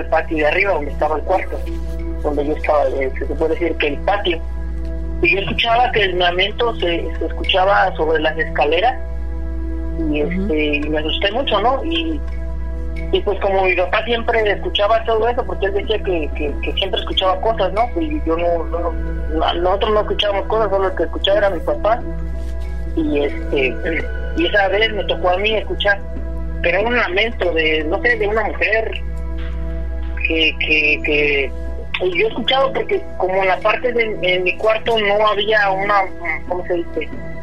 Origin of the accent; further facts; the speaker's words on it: Tlalnepantla, State of Mexico, Mexico; now in New York, United States; Soy originario de ¿cómo se llama? Se llama Caracoles, pero la colonia se llama Tlalnepantla, Estado de México. Doctor Jiménez Cantú, Tlalnepantla, Estado de México.